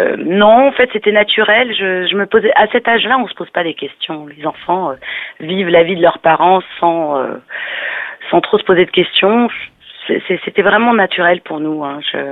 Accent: Madagascar; J'ai mis des paroles en malgache et en anglais, donc malgache parce que je suis originaire de Madagascar.

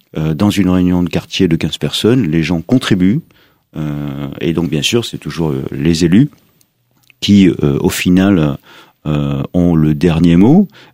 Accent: Auvergne-Rhône-Alpes, France; moi je suis originaire de la Drôme provençale.

